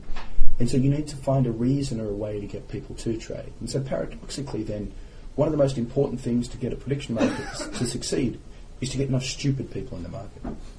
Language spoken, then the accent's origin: English; Australia; as an Australian myself, gambling is not regarded as repugnant.